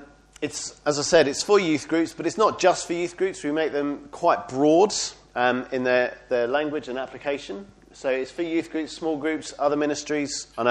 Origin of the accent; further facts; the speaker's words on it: Brentwood, East of England, United Kingdom; I grew up in Essex. I'm an Essex boy, born and bred, a place called Brentwood, which is where we go to church now. And I became a Christian when I was 16